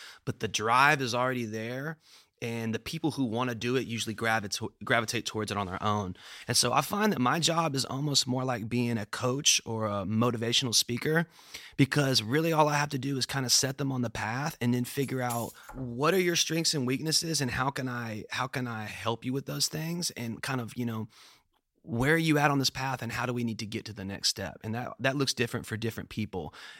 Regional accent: Memphis, Tennessee, United States; I am. I was born and raised actually like a block or two away from here. I was born on Nelson, which is right around the corner.

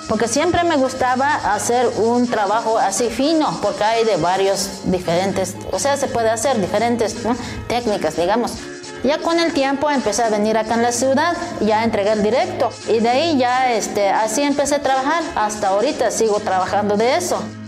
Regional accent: San Andrés Larráinzar, Chiapas, Mexico; soy de San Andrés La Reiser, aquí en Chiapas.

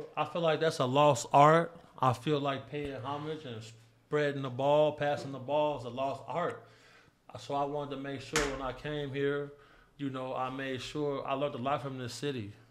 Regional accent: Chicago, Illinois, United States; also born or lived in Cleveland; I'm from Chicago, bro. 79th. I'm a Gresham baby. I'm a 79th Street baby. I grew up in the Gresham area. I went to Ruggles, you know what I'm saying? I'm from Chicago.

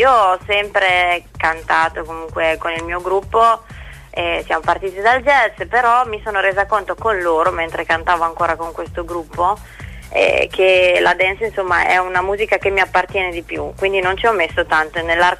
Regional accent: Modena, Emilia-Romagna, Italy; Io sono di Modena.

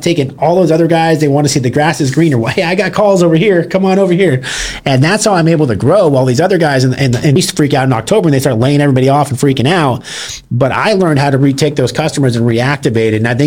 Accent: California, United States; now in Texas, United States; I'm like, I'm from Southern California. Like, Texas hasn't seen this shit before.

